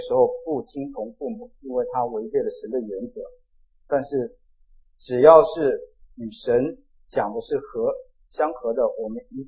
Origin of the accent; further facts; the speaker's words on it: China; 那就是我们中国人是传统上是最讲究孝道的